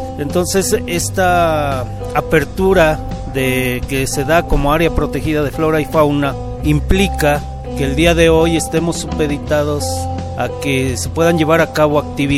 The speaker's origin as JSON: {"language": "Spanish", "town": "Santiago Tlacotepec", "region": "State of Mexico", "country": "Mexico", "said": "Vengo de la comunidad de Santiago Tlacotepec, municipio de Toluca, en el Estado de México"}